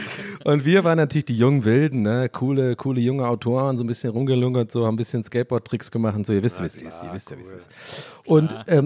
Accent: Cologne, North Rhine-Westphalia, Germany; born there

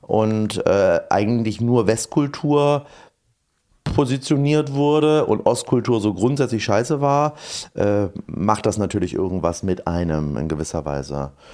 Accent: East Germany, Germany; die Leute wissen, wo du herkommst und ja. wenn du dann in die neue Klasse kommst

